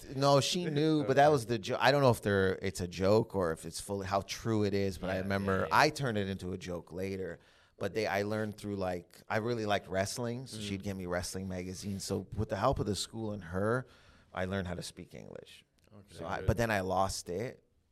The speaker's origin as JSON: {"language": "English", "town": "Windsor", "region": "Ontario", "country": "Canada", "tie": "born there", "said": "I was born in Canada, so my parents are from Lebanon, but they left like a long time ago. We have a Lebanese community in Windsor"}